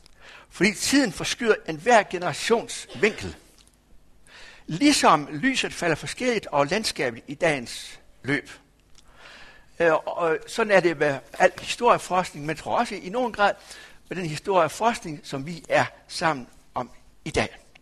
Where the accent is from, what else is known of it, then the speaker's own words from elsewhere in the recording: Skjern, Central Denmark Region, Denmark; for jeg i Skjern, hvor jeg kommer fra